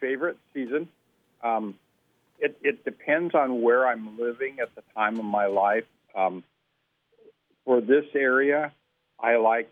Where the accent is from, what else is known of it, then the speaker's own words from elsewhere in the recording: Portland, Oregon, United States; But when I was growing up in Portland, it was springtime. And when I was growing up in Southern Oregon, it was those wonderful summers